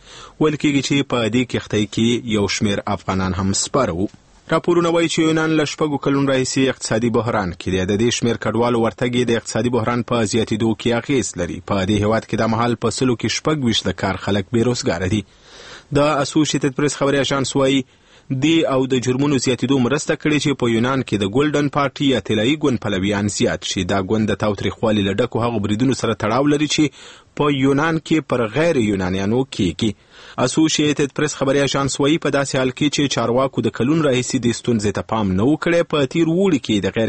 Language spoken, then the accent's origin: Pashto; Afghanistan; د یو افغان په توګه خپلو افغانانو ته د سلام مشوره په دې برخه کې څه شی ده؟